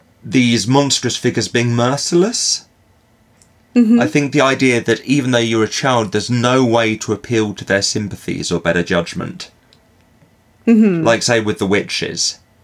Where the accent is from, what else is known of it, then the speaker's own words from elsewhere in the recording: United Kingdom; theoretically it's my right to buy being a British citizen is my right to get a train.